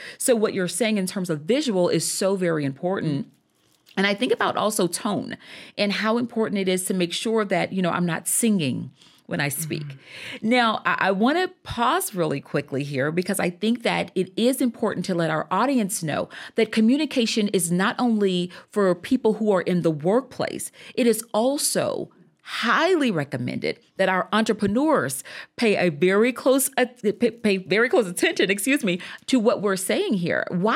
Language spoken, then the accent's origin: English; the South, United States; accent: Southern twang; I'm from the South. And so that Southern twang is definitely still there.